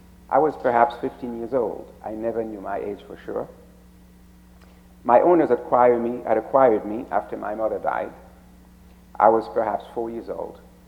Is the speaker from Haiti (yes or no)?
yes; Haiti; moved away; I am from Haiti. I was born there. It's a place where the poverty is unbelievable. It's grinding poverty.